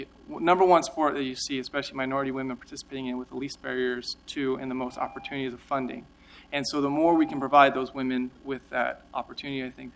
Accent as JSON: {"language": "English", "town": "Portland", "region": "Oregon", "country": "United States", "said": "And when I came from Portland to New York City to participate in collegiate track, indoor track was a foreign phenomenon."}